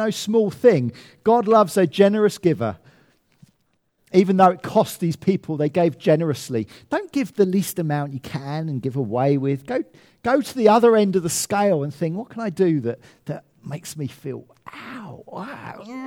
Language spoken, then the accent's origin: English; United Kingdom; We're very British, aren't we? We're very private about our giving, aren't we?